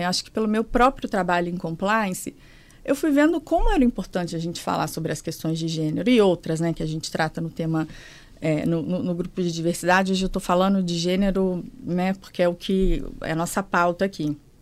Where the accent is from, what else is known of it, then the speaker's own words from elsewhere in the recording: Leopoldina, Minas Gerais, Brazil; moved away as an adult; eu começo por Leopoldina, que é onde eu nasci, que é uma cidade pequenininha do interior de Minas. Morei lá até os meus 18 anos e saí de Minas para estudar e enfim, para trabalhar.